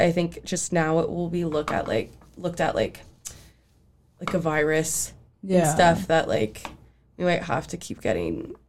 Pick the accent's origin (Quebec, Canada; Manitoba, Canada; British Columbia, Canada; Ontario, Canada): Ontario, Canada; Guelph; I'm from Guelph also, but Guelph just banned plastics in the whole city.